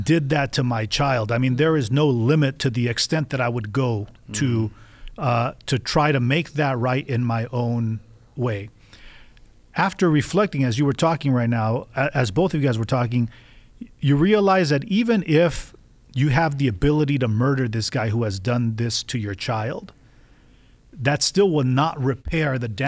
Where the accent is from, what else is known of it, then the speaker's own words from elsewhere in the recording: East Lansing, Michigan, United States; because I'm from East Lansing, Michigan